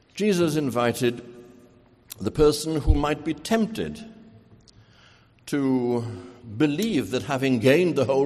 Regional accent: Wales, United Kingdom; moved away; I grew up in Wales, where, boy, the preacher could hold you over the brim

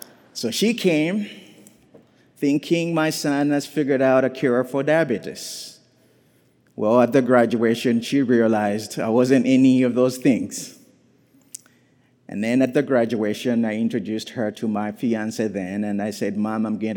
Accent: Uganda; born there; I was born in Uganda

